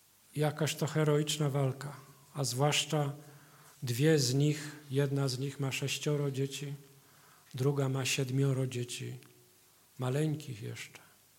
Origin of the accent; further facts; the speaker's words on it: Poznań, Greater Poland Voivodeship, Poland; ja to tak jako poznaniak mówię